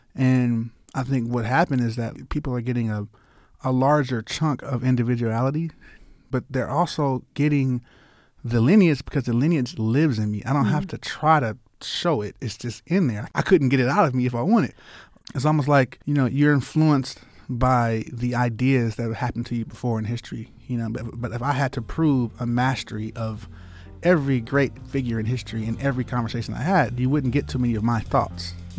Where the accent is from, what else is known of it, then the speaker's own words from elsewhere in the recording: Los Angeles, California, United States; growing up in South Central, like I could say, like before I got that tape.